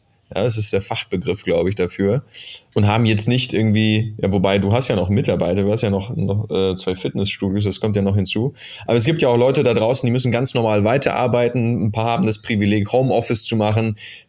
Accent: North Rhine-Westphalia, Germany; Tratsch und Klatsch sagt man bei uns im Ruhrpott.

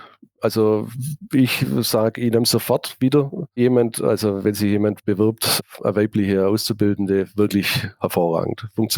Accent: Laupheim, Baden-Württemberg, Germany; born there; ich bin gebürtiger Laupheimer, habe mich schon immer mit der Stadt identifiziert.

